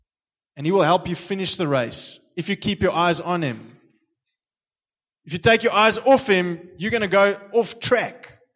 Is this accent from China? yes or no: no; Stellenbosch, Western Cape, South Africa; So there was a race in Stellenbosch, my hometown, and I was part of the local, you know, cycling club and whatever, road race.